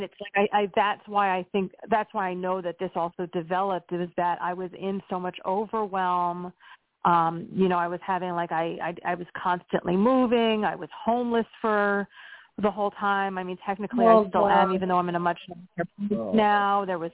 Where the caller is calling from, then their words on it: Pennsylvania, United States; Pennsylvania.